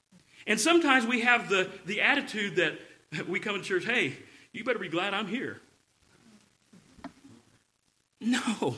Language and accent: English; the South, United States; Now, something that you'll find down here in the South, and I can speak because I'm a Southerner, okay?